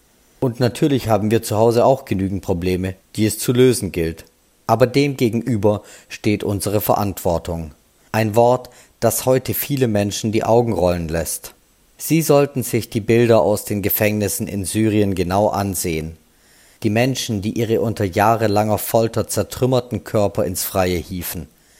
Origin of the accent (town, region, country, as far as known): Germany